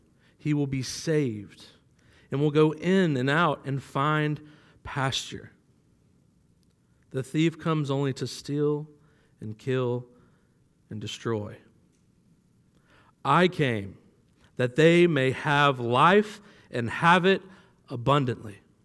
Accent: Florida, United States; moved away as an adult; now in Kentucky, United States; Well, most of you know I'm from Florida. You can probably tell by my tan. But I think the Lord knew that when I was in my late 20s, I would move to Kentucky

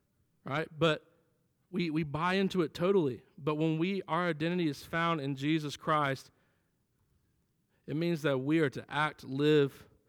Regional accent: the South, United States; Because I grew up in the South, I need to defend my heritage.

